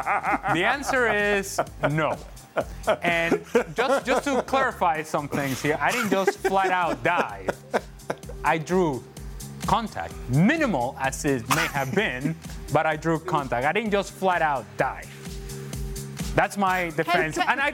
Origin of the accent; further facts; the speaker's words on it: Venezuela; I grew up with baseball in Venezuela.